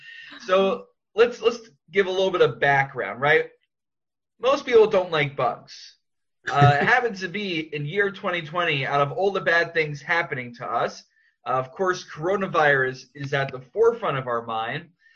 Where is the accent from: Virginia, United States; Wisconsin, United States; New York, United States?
New York, United States; Far Rockaway; However, I grew up in Far Rockaway in Queens, which was in Bayswater